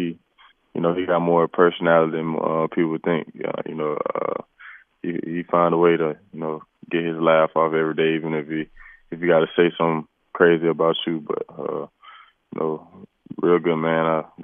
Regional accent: Tuscaloosa, Alabama, United States; Just growing up in Tuscaloosa, obviously, the few, Bama boys that came through

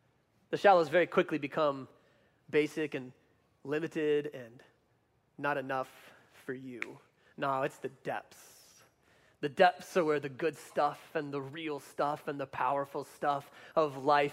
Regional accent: the South, United States; Is it just because I grew up in the South and my parents are Christians?

